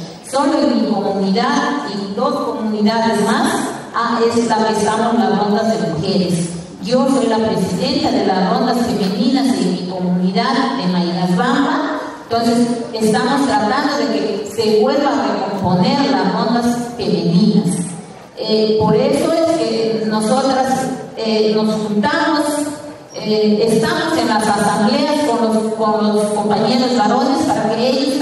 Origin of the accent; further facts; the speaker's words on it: Bambamarca, Cajamarca, Peru; saliendo de mi país, que es Perú, del departamento de Cajamarca, provincia de Huancayo, Bamba Marca.